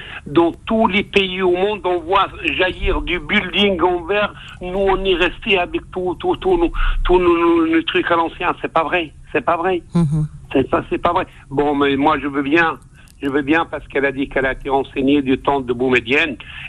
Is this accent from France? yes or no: no; Algeria; Écoutez, moi je vous parle en tant qu'Algérien.